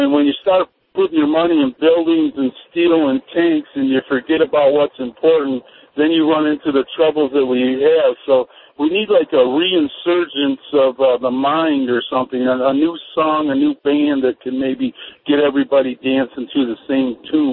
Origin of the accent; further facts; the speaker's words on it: Fenton, Michigan, United States; Yeah, I'm usually from Fenton